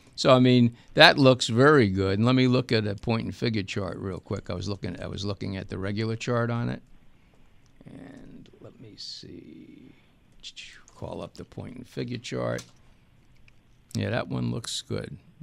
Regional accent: New York City, New York, United States; So I've never been a Bills fan because I'm from New York City, so I was always a New York Giant fan.

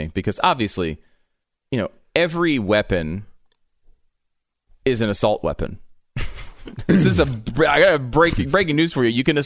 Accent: New York, United States; also born or lived in Connecticut; I was born in New York. I grew up partially in New York, partially in Connecticut. In that region, it's just not part of your life.

